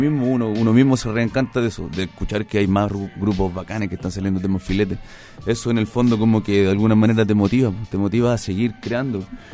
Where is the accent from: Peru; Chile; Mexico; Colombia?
Chile; Lo Prado, Santiago Metropolitan Region; En Lo Prado, yo soy de Lo Prado